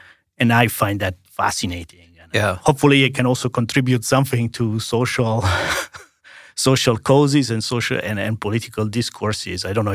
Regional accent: Italy; English is a second language; I'm Italian. And I grew up in Italy. I was trained in Italy.

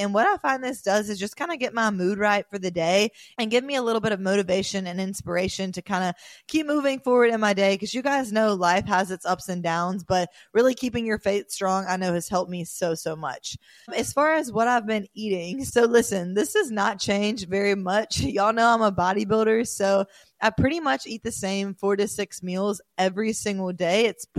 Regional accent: the South, United States; I really don't like country, although I'm from the South

